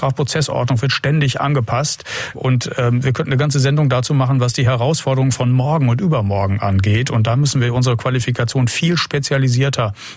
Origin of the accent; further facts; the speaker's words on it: North Rhine-Westphalia, Germany; Ich komme aus Nordrhein-Westfalen